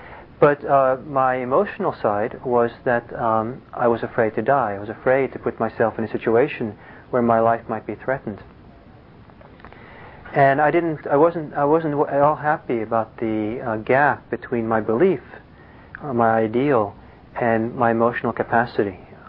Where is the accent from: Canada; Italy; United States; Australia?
Italy; And I remember also when I was growing up in Italy in the 60s, hearing lots of stories of people who lived through World War II